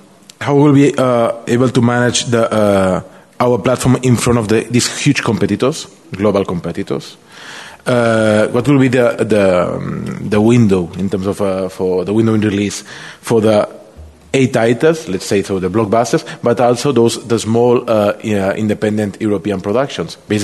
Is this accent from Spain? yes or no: yes; Spain; English is a second language; I'm from Spain, so summer in Spain is same in Italy